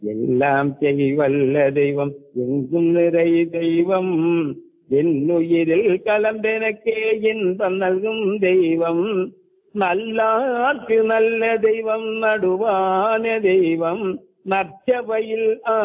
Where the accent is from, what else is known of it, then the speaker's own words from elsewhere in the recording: Tamil Nadu, India; moved away as an adult; now in Chennai, India; என்னுடைய சொந்த ஊர் வந்துட்டு கன்னியாகுமரி மாவட்டம், கேரளா ஊர் பக்கத்து தேசம். ஆகையினால் நான் படித்ததெல்லாம் மலையாளம்தான். நான் 68 SSLC படித்ததெல்லாம் மலையாளம்தான். 72 நான் சென்னைக்கு வந்தேன்.